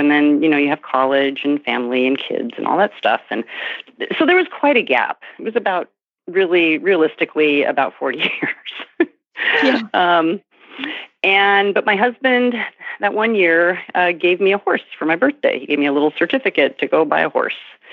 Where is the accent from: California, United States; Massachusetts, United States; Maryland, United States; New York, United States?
California, United States; Santa Monica; where I grew up in Santa Monica, California, and had access to Will Rogers State Park